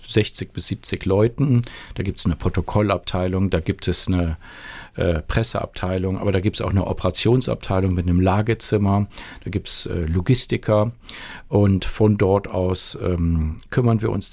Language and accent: German; North Rhine-Westphalia, Germany; Ich bin gar nicht von der Küste, sondern ich komme aus der Gegend von Aachen.